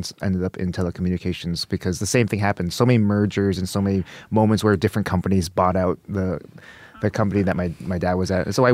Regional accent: Westborough, Massachusetts, United States; Right outside of Worcester.

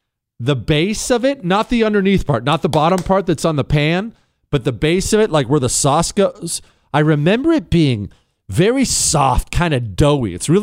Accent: Toronto, Ohio, United States; also born or lived in Steubenville; I was born in Steubenville, Ohio. I grew up in a tiny town called Toronto, Ohio, that is right next to Steubenville, Ohio.

